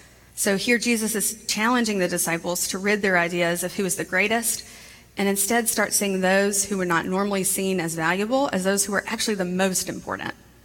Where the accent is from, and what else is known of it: Montgomery, Alabama, United States; born or raised there